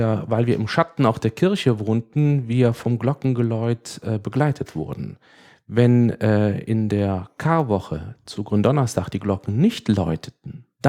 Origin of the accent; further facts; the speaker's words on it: Waldbröl, North Rhine-Westphalia, Germany; Ich bin in Waldbröl geboren, im Oberbergischen, im tiefsten Oberbergischen Süden, der Geburtsstadt Anton Wilhelms Florentin von Zuckermaglio.